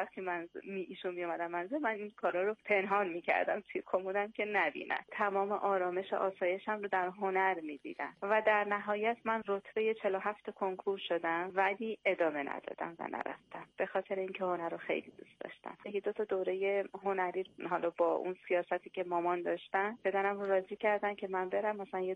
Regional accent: Mashhad, Razavi Khorasan, Iran; born there; من در شهر مشهد به دنیا اومدم و دوران خیلی کمی رو در مشهد بودم در دوران کودکی. پدرم نظامی بودن، به دلیل شغل که داشتن ما شهرهای مختلف رو رفتیم و زندگی کردیم.

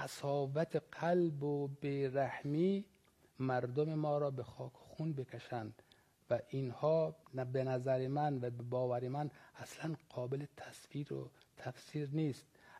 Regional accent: Afghanistan; به عنوان یک افغانستانی امیدوار هستم

